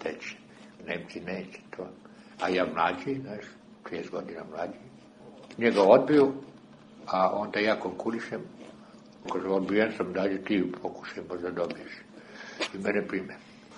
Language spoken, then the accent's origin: Serbian; Belgrade, Serbia; born there; Ja sam rođen u Beogradu 42. u Trećem Rajhu.